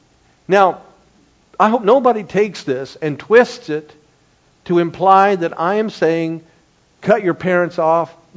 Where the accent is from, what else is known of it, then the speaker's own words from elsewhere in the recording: Dayton, Ohio, United States; I'm from Dayton, Ohio.